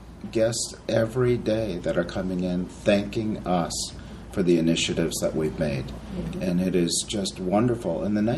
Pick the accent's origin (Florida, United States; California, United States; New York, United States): Florida, United States; Well, John, it's interesting because I'm originally from Florida, and my wife graduated from nursing school at Cape Cod Hospital and went down to Florida.